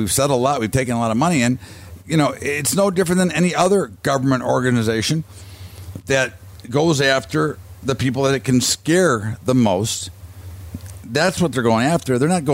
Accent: Chicago, Illinois, United States; You know, when I grew up in Chicago, branch banking was not allowed, okay?

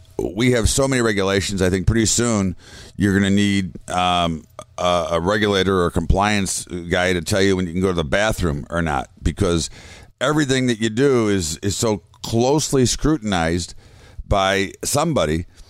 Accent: United States; I find that to be embarrassing and pretty uncomfortable as an American

